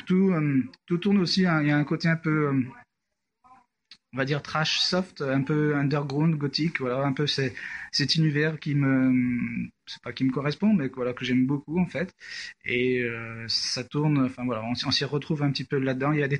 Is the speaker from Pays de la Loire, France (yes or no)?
no; Saint-Étienne, Auvergne-Rhône-Alpes, France; donc moi je suis désolé, mais je suis de Saint-Étienne, hein, pas ma faute.